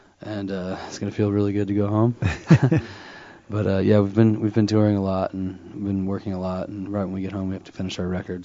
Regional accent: Los Angeles, California, United States; Los Angeles.

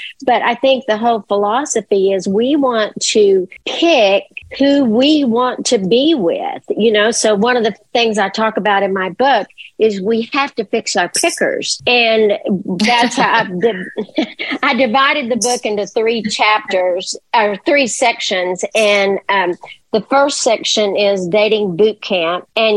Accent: Texas, United States; I'm going to compliment everybody. I'm from Texas. That's what we do.

